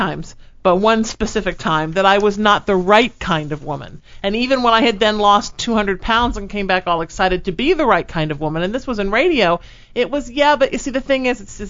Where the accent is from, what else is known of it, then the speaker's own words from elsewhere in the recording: Connecticut, United States; I look like somebody's lawyer from Connecticut, and I am from Connecticut.